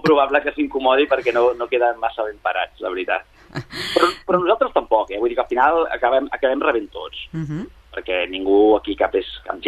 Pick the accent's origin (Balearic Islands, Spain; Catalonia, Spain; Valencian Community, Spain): Catalonia, Spain; Sabadell; Jo cito que com a sabadellenc